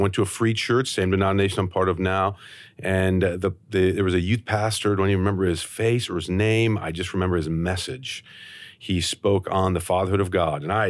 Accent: Rockford, Illinois, United States; Born and raised in Rockford, Illinois, northern Illinois, not too far from the Wisconsin border

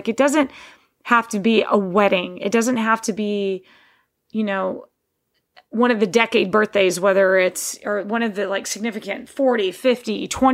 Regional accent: Texas, United States; I grew up in Texas, guys.

